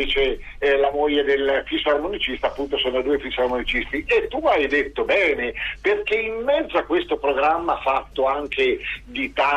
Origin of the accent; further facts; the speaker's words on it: Perugia, Umbria, Italy; sono perugino